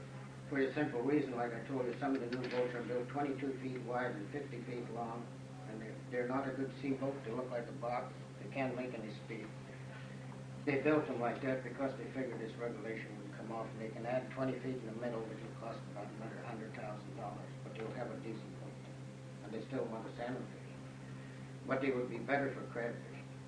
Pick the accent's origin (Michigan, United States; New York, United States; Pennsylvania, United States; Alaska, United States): Alaska, United States; Sand Point; I'm from Sandpoint out in the Shumigan Islands.